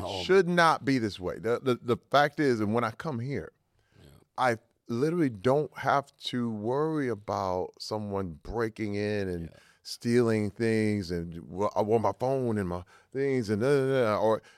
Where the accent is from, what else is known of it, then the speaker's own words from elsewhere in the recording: Flint, Michigan, United States; now in Los Angeles, United States; I grew up in Flint, Michigan, which was really gangster.